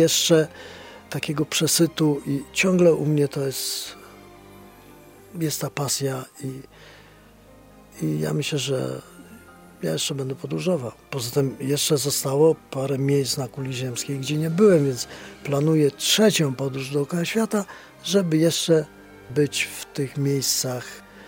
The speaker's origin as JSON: {"language": "Polish", "town": "Wieluń", "region": "Łódź Voivodeship", "country": "Poland", "tie": "born or raised there", "lives_now": "Białystok, Poland", "said": "najbardziej emocjonalnie jestem związany z Wieluniu, tam gdzie się urodziłem i wychowałem. No i dom też jest tutaj w Polsce, w Białymstoku."}